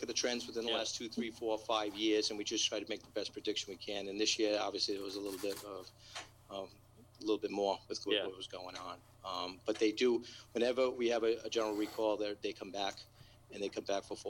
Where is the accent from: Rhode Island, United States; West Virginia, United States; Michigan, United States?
Rhode Island, United States; I was from Rhode Island.